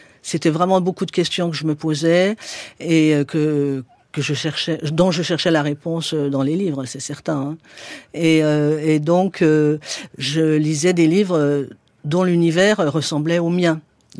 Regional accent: Saint-Claude, Bourgogne-Franche-Comté, France; born there; je suis née dans le Haut-Jura, mais dans une petite ville ouvrière de fond de vallée, un peu sombre.

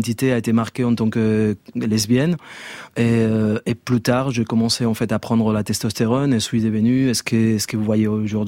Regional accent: Spain; French is a second language; j'étais étranger. Étranger, et aux États-Unis aussi, et en tant qu'Espagnol, personne hispanique

